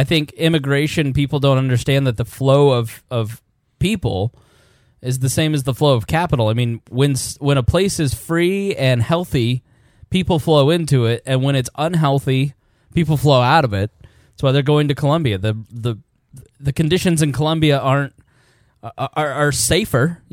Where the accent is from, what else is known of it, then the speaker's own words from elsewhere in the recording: United States; because I'm fully American.